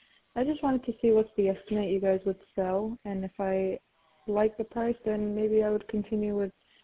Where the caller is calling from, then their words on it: California, United States; Hello, Scott. Good morning. I'm calling from California.